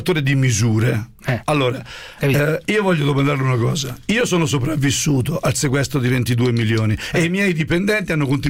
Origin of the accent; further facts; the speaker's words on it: Tuscany, Italy; Io sono toscano.